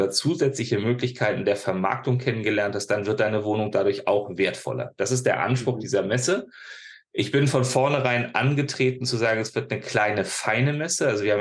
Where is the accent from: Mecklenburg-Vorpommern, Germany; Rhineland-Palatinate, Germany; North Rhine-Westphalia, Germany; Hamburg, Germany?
Hamburg, Germany; ich bin tatsächlich gebürtig aus dem hohen Norden, aus Hamburg, waschecht, wie man sagt, dritte Generation, das kriegt man aus mir nicht mehr raus